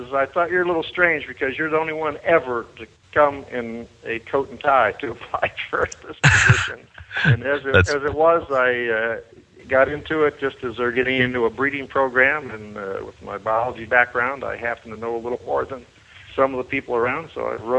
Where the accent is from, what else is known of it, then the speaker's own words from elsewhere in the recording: Fort Lauderdale, Florida, United States; also born or lived in Buffalo, New York; I'm a transplant, as many of the people in Florida are, from Buffalo, New York at about age 7. And I grew up in the Fort Lauderdale, Pompano Beach area.